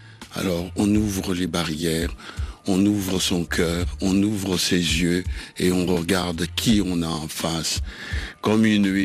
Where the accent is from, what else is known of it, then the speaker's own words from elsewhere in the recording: Kinshasa, DR Congo; born there; Je suis né à Kin.